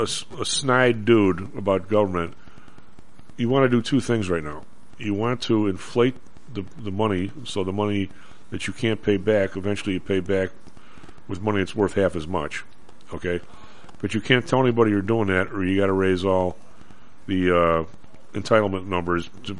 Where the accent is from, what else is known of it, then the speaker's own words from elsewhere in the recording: Chicago, Illinois, United States; As you and I grew up in Chicago, we know there's always something worse, right?